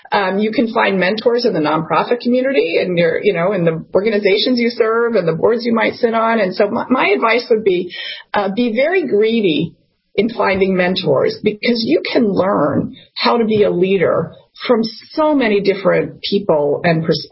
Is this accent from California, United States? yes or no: no; Washington, District of Columbia, United States; now in New York City, United States; I didn't grow up in New York City, where I live now, I grew up in Washington, D.C.